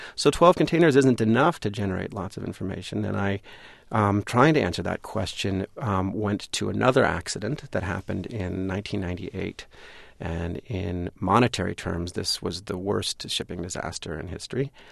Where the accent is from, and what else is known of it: California, United States; born or raised there